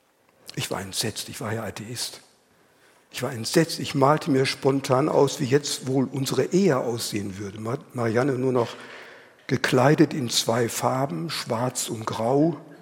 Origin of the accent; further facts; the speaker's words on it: Northern Germany, Germany; In Norddeutschland, wo ich herkomme, sagt man knauserig. Hier heißt es geizig.